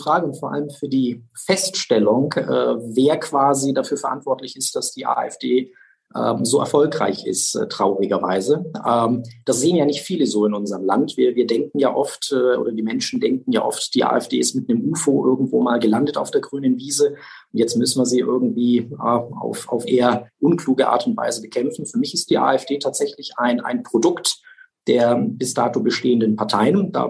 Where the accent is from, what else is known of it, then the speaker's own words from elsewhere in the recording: Nuremberg, Bavaria, Germany; dass wir als Menschen mittlerweile in Deutschland, auch in Bayern, in meiner Heimatstadt Nürnberg